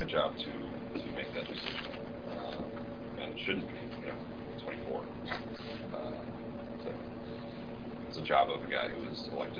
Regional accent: Philadelphia, Pennsylvania, United States; Yeah, I grew up in Philadelphia for the first half of my life, and so I was a Phillies fan.

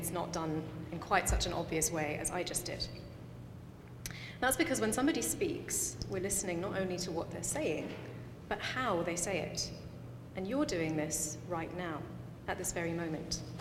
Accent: United Kingdom; you had determined that I'm not an American, and perhaps you had assumed that I'm originally from Britain, and you would be right, I am from Britain.

